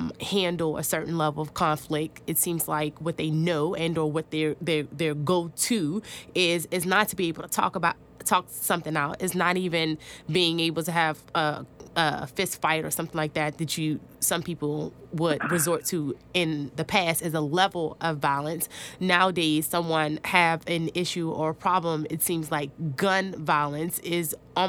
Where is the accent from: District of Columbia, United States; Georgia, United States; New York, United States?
District of Columbia, United States; Washington; I grew up in Washington, D.C., and for that reason, like, hearing about gun violence isn't anything new.